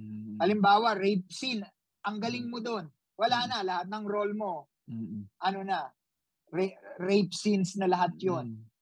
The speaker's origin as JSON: {"language": "Tagalog", "town": "Manila", "region": "Metro Manila", "country": "Philippines", "tie": "born or raised there", "said": "lumaki ako sa Avenida, sa kung saan nandoon lahat ng sinehan at mga pelikulang Pilipino."}